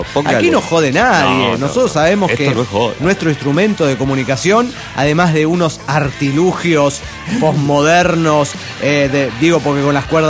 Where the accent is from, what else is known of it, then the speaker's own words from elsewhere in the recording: Tultitlán, State of Mexico, Mexico; monitorista de Tultitlán, México.